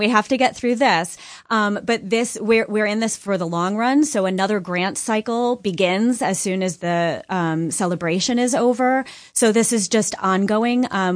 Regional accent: New York, United States; So I grew up in Sullivan County, so I know what it was like for me. And now I have three teenagers in Sullivan West School District.

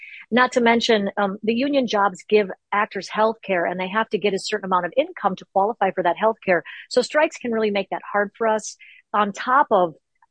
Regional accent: Minnesota, United States; because I'm from Minnesota.

